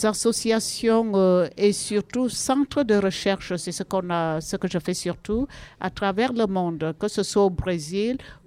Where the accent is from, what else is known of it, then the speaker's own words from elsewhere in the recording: Cameroon; born there; Je suis née au Cameroun.